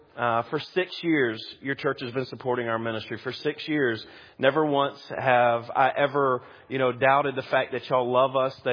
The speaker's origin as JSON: {"language": "English", "region": "Alabama", "country": "United States", "said": "I'm from Alabama, so you have to forgive my Alabama knees here"}